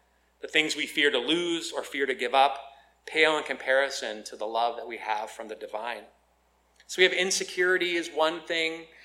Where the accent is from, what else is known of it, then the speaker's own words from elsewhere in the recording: Maine, United States; He's about the tallest, you know, Dutch guy from Germany that I'd ever seen growing up in Maine.